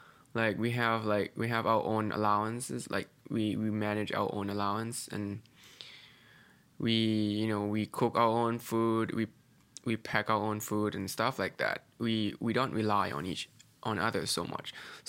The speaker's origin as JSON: {"language": "English", "country": "Thailand", "said": "especially Southeast Asians, because that's where I'm from. I'm from Thailand"}